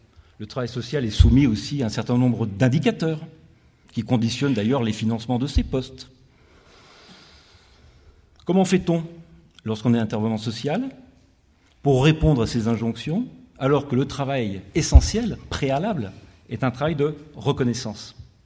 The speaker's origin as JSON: {"language": "French", "town": "Grenoble", "region": "Auvergne-Rhône-Alpes", "country": "France", "said": "je suis grenoblois"}